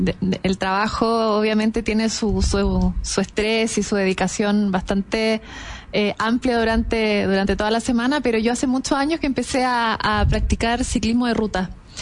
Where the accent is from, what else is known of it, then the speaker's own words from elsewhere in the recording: Biobío, Chile; moved away as an adult; now in Santiago, Chile; porque yo viví hasta mis 23 años en la octava región. Estudié allá y todo, y luego me vine a Santiago cuando me recibí de mi carrera.